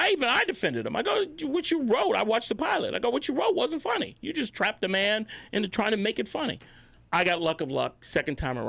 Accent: Jamaica; I go, I'm Jamaican. I need as many jobs as I can get, Mark.

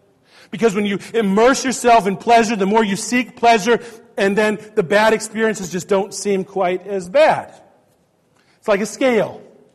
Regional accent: Montana, United States; there is this family that I know from where I grew up in Montana.

